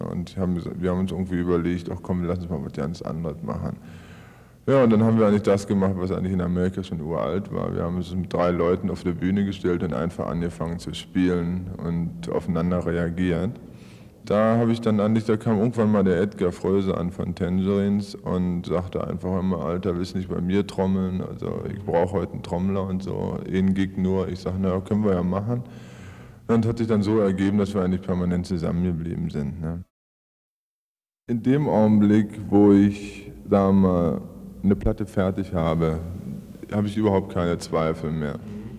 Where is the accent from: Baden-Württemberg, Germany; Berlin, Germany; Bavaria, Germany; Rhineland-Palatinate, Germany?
Berlin, Germany; Naja, und da bin ich eben, wie gesagt, in Berlin geboren worden, als Ergebnis dieses Zusammentreffens. Hab da so, sagen wir, wie man heute bezeichnen würde, etwas in der gut bürgerlichen Ecke aufgewachsen, da in Berlin.